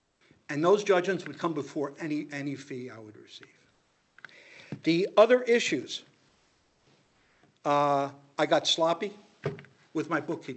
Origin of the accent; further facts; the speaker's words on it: New Jersey, United States; Well, Mr. Judge, I can't comply with your rules because they're different than New Jersey, my home state.